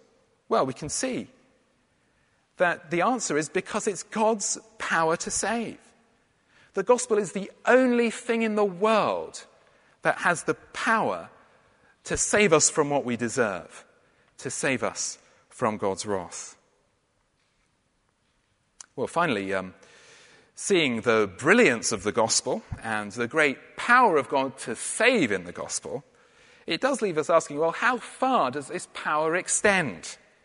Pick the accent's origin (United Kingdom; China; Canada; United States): United Kingdom; England; It would feel kind of wrong to wear a kilt as an Englishman.